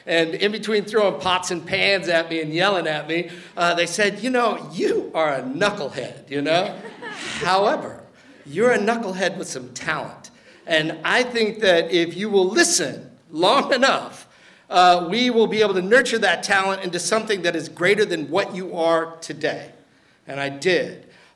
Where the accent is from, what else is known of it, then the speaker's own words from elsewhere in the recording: New Orleans, Louisiana, United States; I was born and raised in New Orleans. I grew up literally above a nightclub on Bourbon Street, so I might have been better off being raised by wolves.